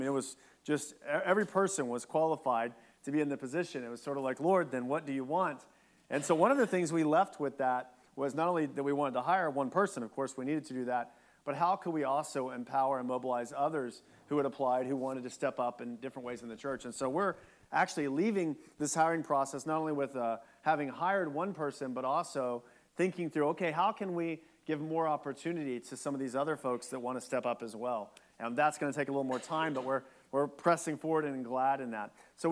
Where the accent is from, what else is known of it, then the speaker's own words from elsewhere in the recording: Bastrop, Texas, United States; Bastrop. I was born in Texas, but grew up here. My family's from East Texas.